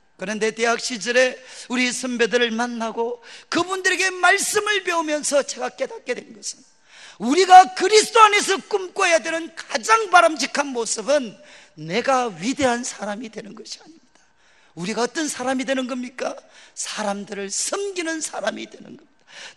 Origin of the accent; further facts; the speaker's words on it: Daegu, South Korea; also born or lived in Seoul; 제가 이제 서울에 가서 있다가 대구 고향에 내려오면